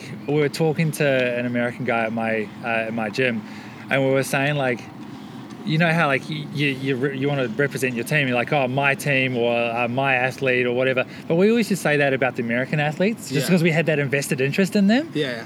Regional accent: New Zealand; I'm a Kiwi, so I support the Kiwi lifters.

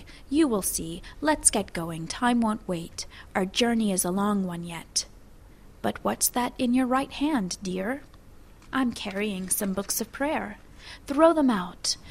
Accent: Texas, United States; I heard Czech spoken at home. My parents learned English in school. I grew up in Texas.

